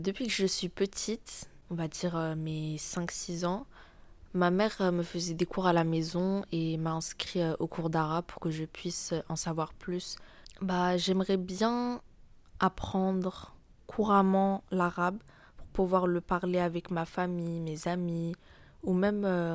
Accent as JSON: {"language": "French", "country": "France", "tie": "born there", "said": "je sais que j'ai l'accent en français puisque je suis née en France. J'ai toujours parlé le français, donc mon accent, il n'est pas très marocain, quoi."}